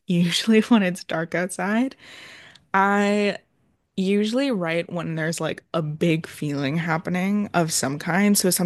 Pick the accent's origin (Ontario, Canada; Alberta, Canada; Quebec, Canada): Alberta, Canada; Edmonton; I am an artist from Edmonton, Alberta.